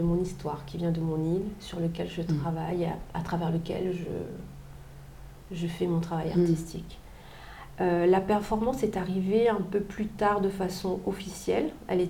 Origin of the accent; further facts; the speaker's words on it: Réunion, France; des choses qui pour moi ont du sens en tant que réunionnaise